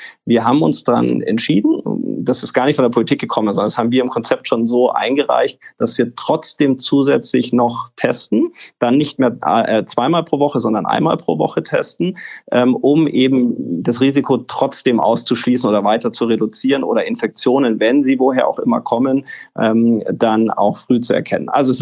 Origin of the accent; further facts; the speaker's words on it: Munich, Bavaria, Germany; born there; now in Berlin, Germany; ich wohne inzwischen in Berlin. Ich bin gebürtiger Münchner.